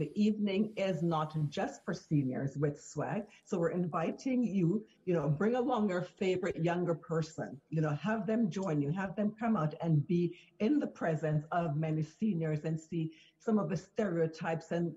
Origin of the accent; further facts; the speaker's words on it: Annotto Bay, Saint Mary Parish, Jamaica; born there; also born or lived in Kingston / Portland; Okay, so I was born in Anata Bay, St. Mary.